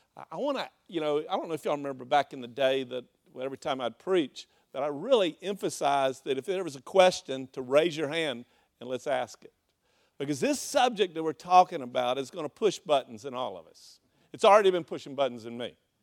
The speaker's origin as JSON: {"language": "English", "town": "Melbourne", "region": "Florida", "country": "United States", "tie": "born or raised there", "said": "You know, as growing up in South Florida and Melbourne, Florida, it was just a joy for me looking back now."}